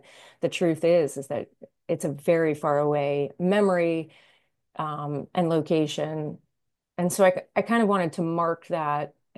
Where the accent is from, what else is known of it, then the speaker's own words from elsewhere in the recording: Miami, Florida, United States; also born or lived in Boston; I am originally from Miami, Florida, but yes, as you mentioned, I was moved around quite a lot.